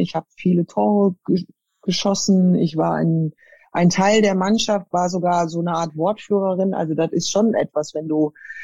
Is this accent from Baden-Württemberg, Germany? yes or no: no; Frankfurt, Hesse, Germany; ich komme aus Frankfurt, das war mein Team.